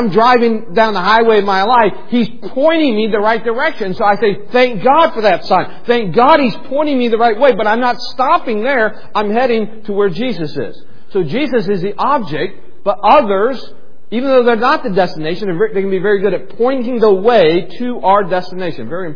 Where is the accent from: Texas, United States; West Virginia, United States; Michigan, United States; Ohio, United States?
Ohio, United States; Cleveland; We're from Cleveland. He's kind of sticks in your mouth to say, Pittsburgh.